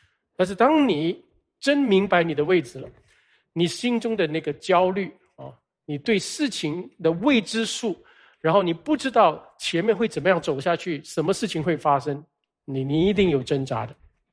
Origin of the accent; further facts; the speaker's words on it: Singapore; 我们在新加坡长大的，这个可以说 first world 啊，第一世界国家啊，